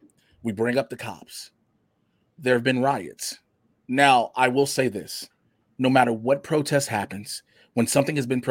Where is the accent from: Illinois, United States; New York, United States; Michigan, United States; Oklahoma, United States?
Illinois, United States; Chicago; For those who don't know where home is for me, I'm from Chicago, okay?